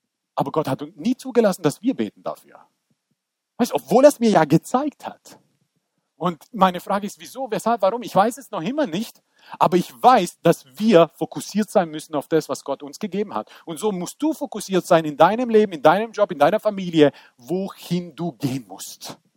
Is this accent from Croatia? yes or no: yes; Croatia; Kennt ihr das? Ich als Kroate kenne das.